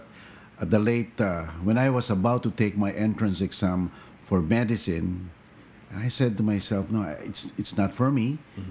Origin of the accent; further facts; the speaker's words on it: San Juan, Metro Manila, Philippines; I was born in, of course, Manila, on February 23, 1957. I grew up in San Juan, Metro Manila, then known as San Juan Rizal.